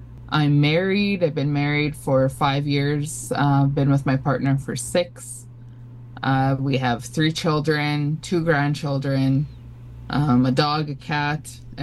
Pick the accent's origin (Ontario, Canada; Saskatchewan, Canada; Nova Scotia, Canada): Saskatchewan, Canada; I'm a Dakota Cree. I'm from Treaty 4, and that's located in Saskatchewan. My home reserve is from Musketeering First Nation.